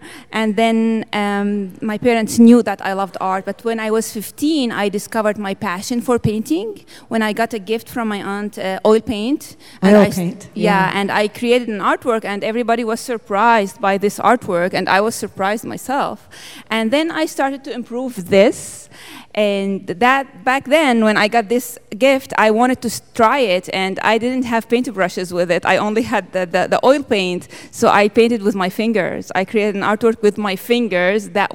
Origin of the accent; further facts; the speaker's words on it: Homs, Homs Governorate, Syria; I was born in Syria, Homs, and we lived in a community where Muslims are and Christians are neighbors, friends.